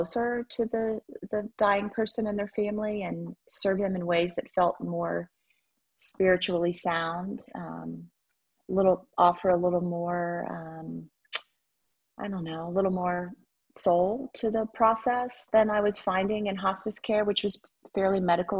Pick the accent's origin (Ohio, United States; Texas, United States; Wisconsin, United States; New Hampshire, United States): Ohio, United States; I grew up in Northern Ohio and farm country, and I just had a real sense of commune with nature